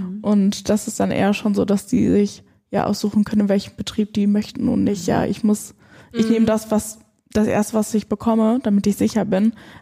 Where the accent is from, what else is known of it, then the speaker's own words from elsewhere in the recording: Belecke, North Rhine-Westphalia, Germany; Ja, ich komme aus Belecke. Also mit dem Auto sind das keine 10 Minuten.